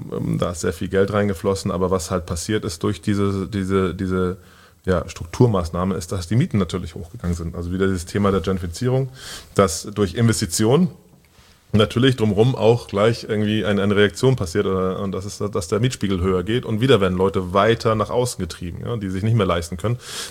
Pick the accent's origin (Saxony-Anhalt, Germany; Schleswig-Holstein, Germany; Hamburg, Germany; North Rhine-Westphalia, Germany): Hamburg, Germany; Wilhelmsburg; wenn ich sage, ich komme aus Wilhelmsburg, erstmal so, oh krass, Wilhelmsburg.